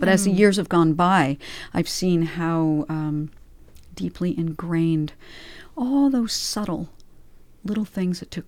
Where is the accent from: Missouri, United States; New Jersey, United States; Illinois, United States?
New Jersey, United States; born there; Well, I was born in New Jersey.